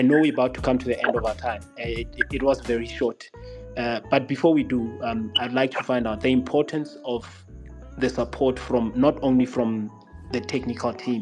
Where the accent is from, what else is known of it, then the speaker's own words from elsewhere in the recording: South Africa; Coach, I'm a South African, and I know the biggest problem in South Africa is alcohol.